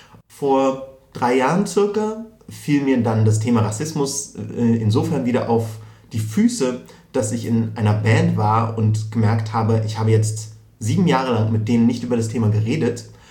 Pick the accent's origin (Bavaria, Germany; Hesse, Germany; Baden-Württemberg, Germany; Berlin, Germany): Berlin, Germany; Also es reicht nicht, wenn ich in Berlin sage, dann wird sehr oft immer noch nachgefragt, wo ich dann wirklich herkomme